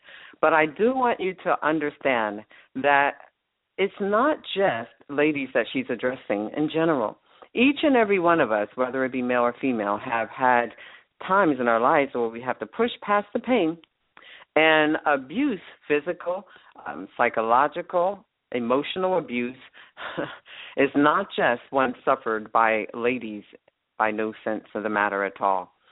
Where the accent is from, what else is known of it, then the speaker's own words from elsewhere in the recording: New Jersey, United States; Bear with me. I'm from New Jersey.